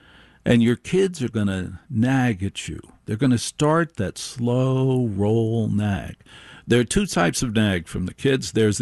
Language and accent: English; Maplewood, New Jersey, United States; I grew up in the suburbs. I grew up in Maplewood, New Jersey.